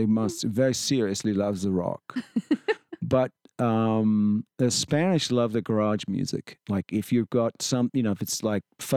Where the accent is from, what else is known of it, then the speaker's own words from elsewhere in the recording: England, United Kingdom; I'm so English about that, but I'm partly French too.